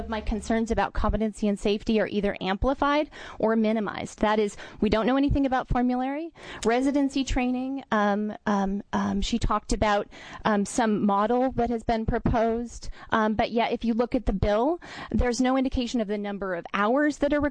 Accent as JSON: {"language": "English", "town": "McMinnville", "region": "Oregon", "country": "United States", "said": "I'm from McMinnville, Oregon."}